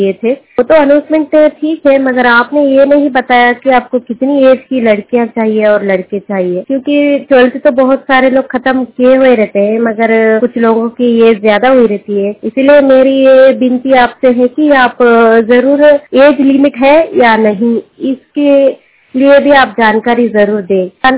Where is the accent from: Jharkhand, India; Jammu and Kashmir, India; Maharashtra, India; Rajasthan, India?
Maharashtra, India; Pune; now in Karnataka, India; At present मैं कर्नाटक में रहती हूँ, पुणे की रहने वाली हूँ।